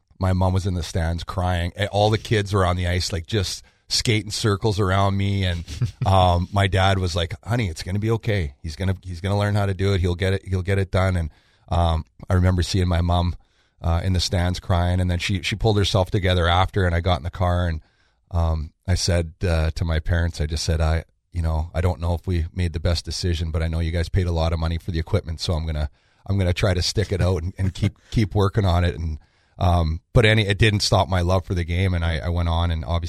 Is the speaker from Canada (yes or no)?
yes; Western Canada, Canada; as a young kid growing up in Western Canada, they really pushed you towards that league